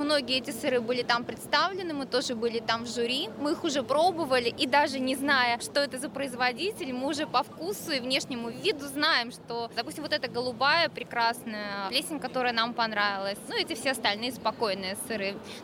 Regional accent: Saint Petersburg, Russia; сама я из Питера. Мы уехали 3 года назад под Москву. И сейчас уже мы возвращаемся обратно

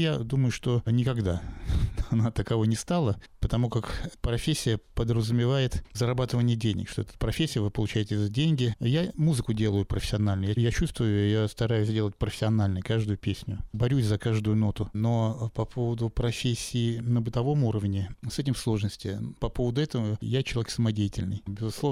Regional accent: Saint Petersburg, Russia; потому как истинный петербуржец, я уже говорил, это пространство, это вода, это воздух, небо, камень.

